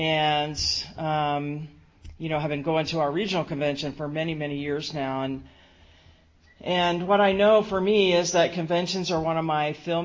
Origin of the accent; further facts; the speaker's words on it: East Coast, United States; I grew up on the East Coast in a small little town that was 1 mile square.